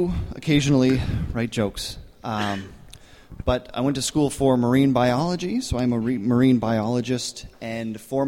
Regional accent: Minneapolis, Minnesota, United States; Minneapolis, Minnesota.

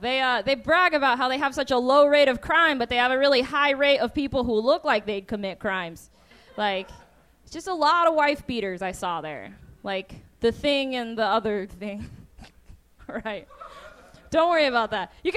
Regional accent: Nevada, United States; Here's a fun fact. I'm actually from Nevada. I am from the West Coast.

